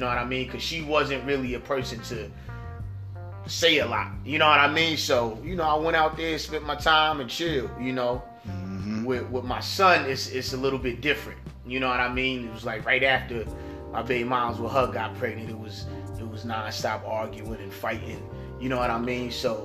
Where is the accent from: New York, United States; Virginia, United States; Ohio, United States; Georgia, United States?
New York, United States; Hempstead; moved away as an adult; Well, I'm from Long Island, New York, from Hempstead. Born and raised, been there for 18 years before I decided to move to another state, a few other states.